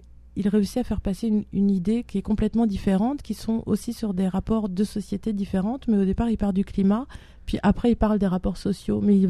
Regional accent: France; now in Canada; parce que moi en tant que Française, en plus avec les événements qui se passent en France

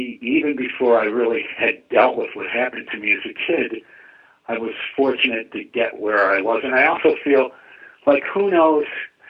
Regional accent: Skaneateles, New York, United States; came into my show in my hometown at Skaneateles. Skaneateles is an Indian word that means beautiful lake surrounded by fascists.

